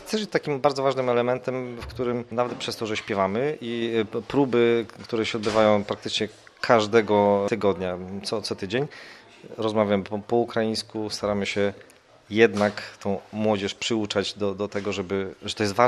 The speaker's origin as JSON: {"language": "Polish", "town": "Mokre", "region": "Subcarpathian Voivodeship", "country": "Poland", "said": "To jest powiat sanocki, czyli w zasadzie prawie w samym tym kąciku na południe Polski. Tak, to jest miejscowość, mała miejscowość pomiędzy górami Mokre."}